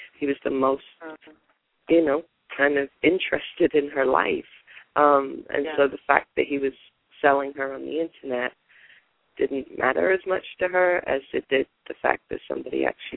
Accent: England, United Kingdom; where I grew up in England, I mean, it was reasonably rough

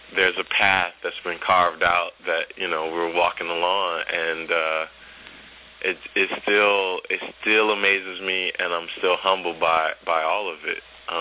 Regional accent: Milwaukee, Wisconsin, United States; I grew up in Milwaukee

